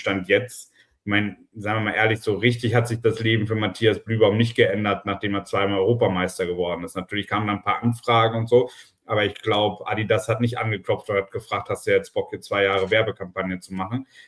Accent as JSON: {"language": "German", "region": "Hamburg", "country": "Germany", "said": "ist ja in der Nähe von Hamburg, also aus meiner alten Heimat"}